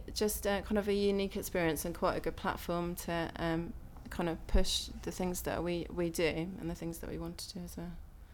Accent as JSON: {"language": "English", "region": "West Midlands", "country": "United Kingdom", "said": "I'm from Warwickshire, and I'm 41."}